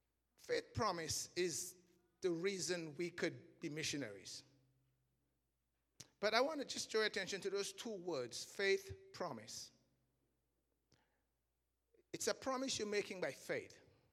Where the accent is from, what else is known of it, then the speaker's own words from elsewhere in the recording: Trinidad & Tobago; So I'm from Trinidad. That's in the Caribbean, not Colorado.